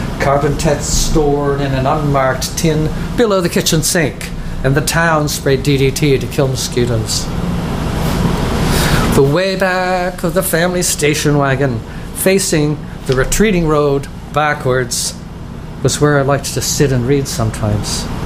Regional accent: Massachusetts, United States; So I've brought another new poem, another poem about growing up in Massachusetts, and another country, another century.

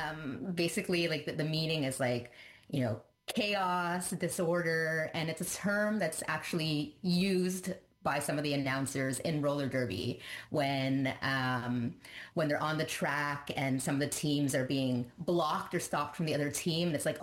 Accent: Montreal, Quebec, Canada; I'm from the Montreal area, so we have like one of the top leagues in the world

